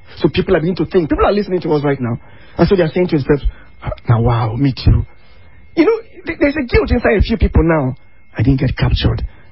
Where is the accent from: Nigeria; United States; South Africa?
Nigeria; Ogoja, Cross River; I come from Ogoja. I come from Gatun, a very rural community.